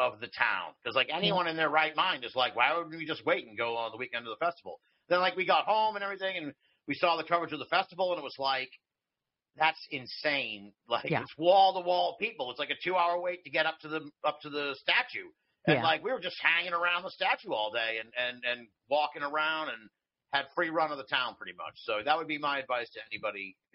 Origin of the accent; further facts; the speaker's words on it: Boston, Massachusetts, United States; I'm from New England, Boston.